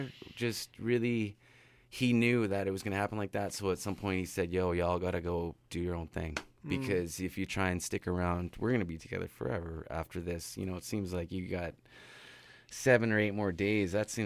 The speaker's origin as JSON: {"language": "English", "town": "Vancouver", "region": "British Columbia", "country": "Canada", "also_born_or_lived": "New York, United States", "said": "I'm from Vancouver. So Vancouver's a big city. I lived in New York for a little bit."}